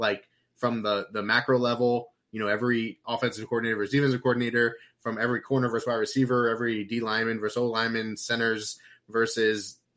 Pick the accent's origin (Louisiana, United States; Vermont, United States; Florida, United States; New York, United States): Florida, United States; Like, I grew up in South Florida, and then I didn't have a team, really.